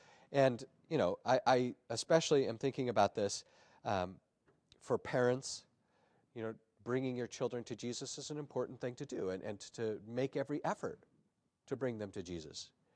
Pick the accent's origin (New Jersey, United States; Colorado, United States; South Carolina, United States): Colorado, United States; growing up in Colorado, it was wonderful to go visit some of the mines in the abandoned mines in places in the mountains